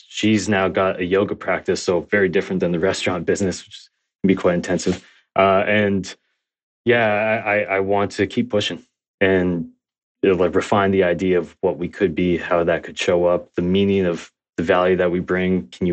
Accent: Scarborough, Ontario, Canada; So we grew up mostly in Scarborough, but we bombed around. We grew up in Ontario.

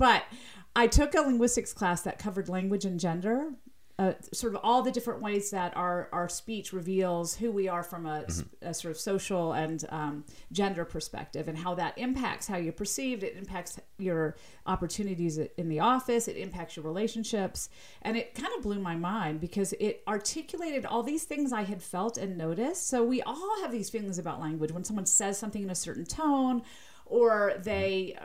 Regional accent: the South, United States; accent: Southern

